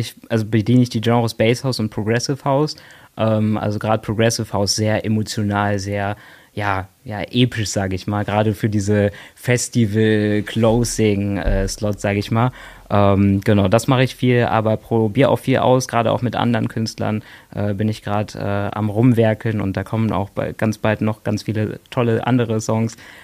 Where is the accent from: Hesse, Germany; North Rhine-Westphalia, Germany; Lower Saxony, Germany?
North Rhine-Westphalia, Germany; Bonn; als Bonner und der hier in der Region aufgewachsen ist